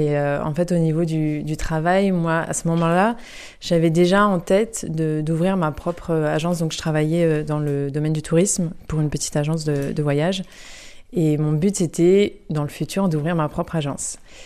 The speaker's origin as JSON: {"language": "French", "town": "Yutz", "region": "Grand Est", "country": "France", "tie": "born or raised there", "said": "Oui, alors c'est marrant parce qu'en fait, à la base, j'étais pas trop lancée vers les voyages"}